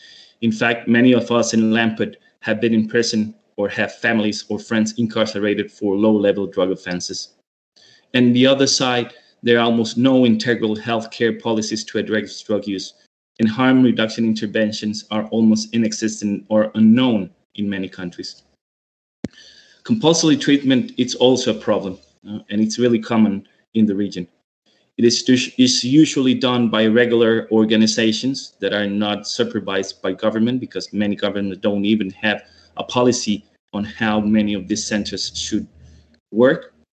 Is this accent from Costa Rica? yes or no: yes; Costa Rica; I'm from Costa Rica in Central America